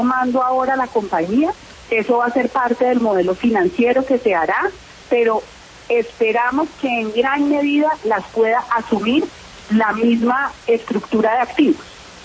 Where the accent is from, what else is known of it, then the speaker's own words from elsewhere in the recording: Colombia; como colombianos tenemos que tener más urgencia en resolver este tema